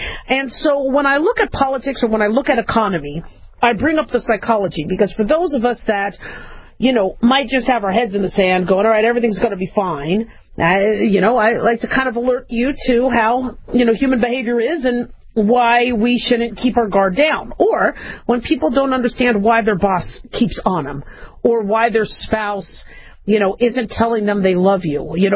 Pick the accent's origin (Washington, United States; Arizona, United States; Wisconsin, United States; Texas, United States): Arizona, United States; also born or lived in California; Remember, I grew up in the Southwest. I was born in California, grew up in Arizona, live in Southern Nevada.